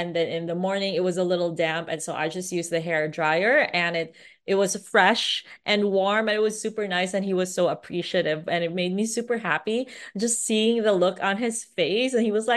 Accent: Philippines; So I'm a Filipino.

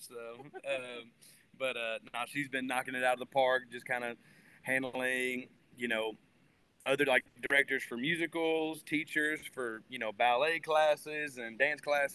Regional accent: Wynn, Arkansas, United States; I'm from Wynn, Arkansas, born and bred just about. My mom was born in Wynn. My dad is from Parkin.

